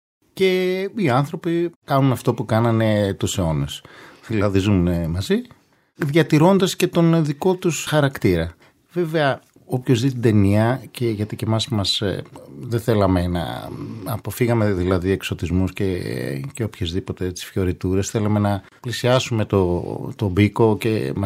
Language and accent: Greek; Gidas, Central Macedonia, Greece; Μόλις είπα ότι είμαι από το Γιδά, δηλαδή από 2 βήματα παρακάτω στον ίδιο κάμπο.